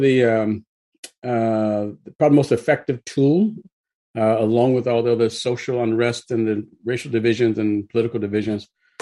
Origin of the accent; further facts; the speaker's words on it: Tennessee, United States; also born or lived in Milwaukee, Wisconsin; now in McKinney, United States; I'm originally from Tennessee. Spent half my childhood in Tennessee, another half in Milwaukee, Wisconsin.